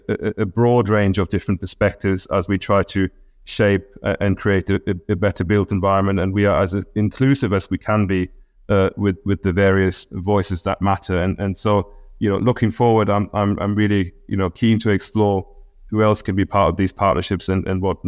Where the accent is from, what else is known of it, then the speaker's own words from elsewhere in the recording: North Germany, Germany; growing up in North Germany in the 80s and 90s